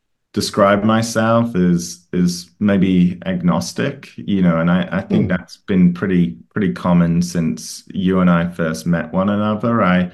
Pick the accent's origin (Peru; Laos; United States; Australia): Australia; Western Australia; born there; also born or lived in United Kingdom; So although I was born in Western Australia, like you, Jared, my mom is British, as you know. And so for a number of years, for a number of family reasons, in the 90s, we actually returned to the UK